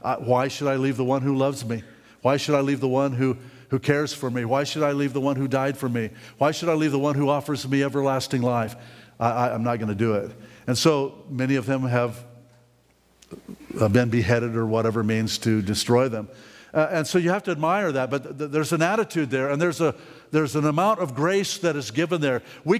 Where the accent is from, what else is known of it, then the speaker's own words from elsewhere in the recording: Nevada, United States; born there; I was born in Nevada.